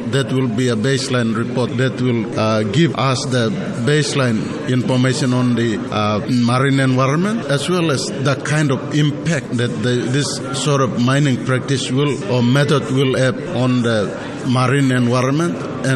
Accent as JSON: {"language": "English", "country": "Papua New Guinea", "said": "that will be conducted back in my home country, Papua New Guinea."}